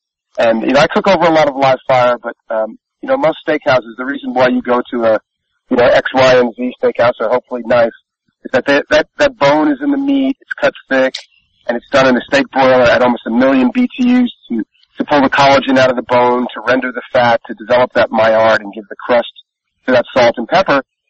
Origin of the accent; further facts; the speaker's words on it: New York City, New York, United States; I grew up in New York City, and I'm 59 years old